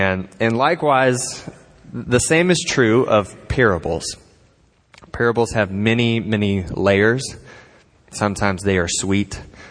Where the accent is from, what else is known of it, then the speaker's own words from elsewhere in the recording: Savannah, Georgia, United States; I'm originally from Savannah, and so I went to school maybe about an hour away from home